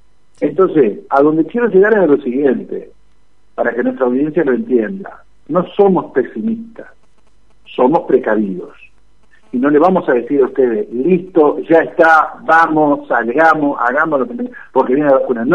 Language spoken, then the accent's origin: Spanish; Argentina; somos muchos los argentinos